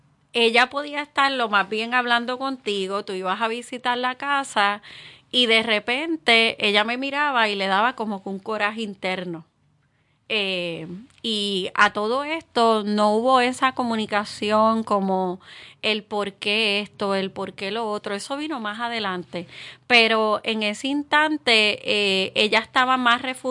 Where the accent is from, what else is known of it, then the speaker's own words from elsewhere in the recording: Naranjito, Puerto Rico; No, yo vivía, siempre viví en Naranjito. Okay. Me crié en Naranjito.